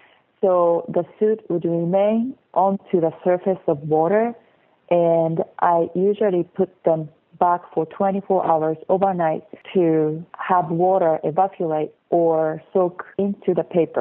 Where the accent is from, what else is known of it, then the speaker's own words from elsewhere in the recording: Tokyo, Japan; moved away as an adult; now in Seattle, United States; I was born in Tokyo, Japan, and grew up there.